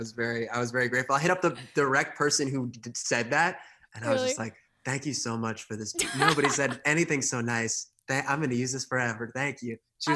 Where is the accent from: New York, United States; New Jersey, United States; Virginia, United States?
New York, United States; You know, like you said earlier, I grew up in New York. So I used to busk in New York and do, you know, musical theater.